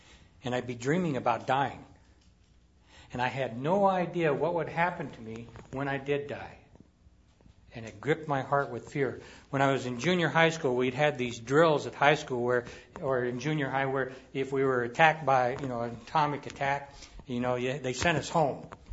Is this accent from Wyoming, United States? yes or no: yes; Cheyenne, Wyoming, United States; Growing up in Cheyenne, Wyoming, as a young boy, my parents took me to church sporadically